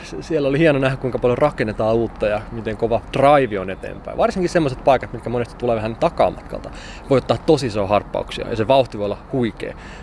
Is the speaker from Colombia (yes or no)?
no; Nurmijärvi, Uusimaa, Finland; No, mä oon Nurmijärveltä tosiaan, Valkeryn pienestä kylästä. En maatilalla kasvanut, mutta molemmat vanhemmat on. Mun kaikki isovanhemmat on ollut maanviljelijöitä alun perin.